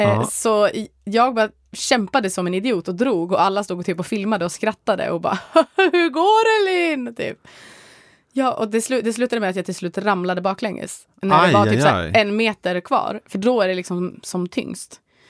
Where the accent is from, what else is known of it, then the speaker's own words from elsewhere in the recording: Bergslagen, Sweden; Jag kommer ju liksom från inlandet, jag kommer liksom från Bergslagen. Det var ju i princip ingen som hade en segelbåt där.